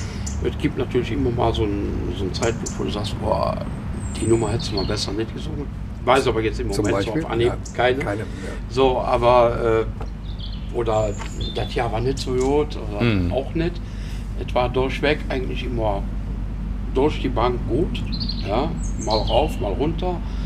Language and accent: German; Rommerskirchen, North Rhine-Westphalia, Germany; da geboren bin, lebe ich.